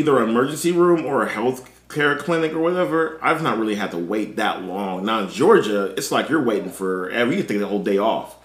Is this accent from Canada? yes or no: yes; Canada; I'm from Canada.